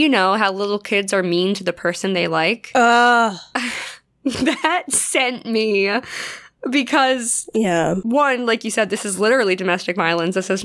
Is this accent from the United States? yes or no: yes; United States; Oh, right. Yeah, me being very American there.